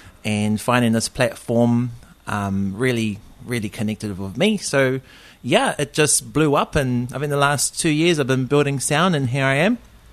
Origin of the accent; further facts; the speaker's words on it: Gisborne, New Zealand; I originally, I'm born and raised in Te Tairawhiti, Gisborne, East Coast.